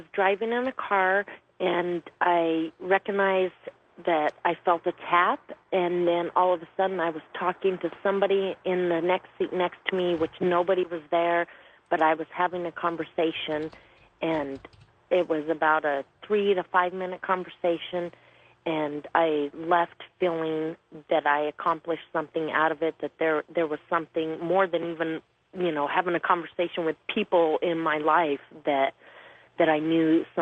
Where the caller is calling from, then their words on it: Phoenix, Arizona, United States; I'm calling from Phoenix.